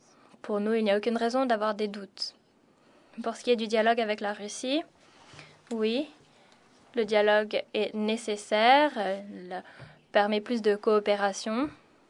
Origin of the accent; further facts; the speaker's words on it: Latvia; Question rapide. Je viens de Lettonie.